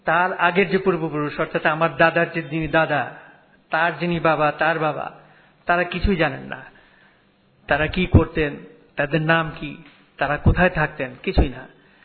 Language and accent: Bangla; Dhaka, Dhaka Division, Bangladesh; আমার যে জন্ম হয় পুরনো ঢাকায়, সেটা জেলখানার উল্টো দিকে, ঢাকা কেন্দ্রীয় কারাগারের উল্টো দিকে, মৌলভীবাজার।